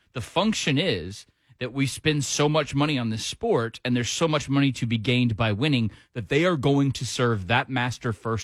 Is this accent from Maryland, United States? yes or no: no; Macon, Georgia, United States; because I'm from Georgia, to me it's more palatable.